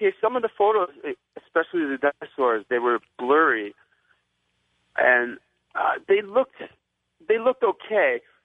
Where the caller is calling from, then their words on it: Burlington, Ontario, Canada; I'm from Burlington, Ontario.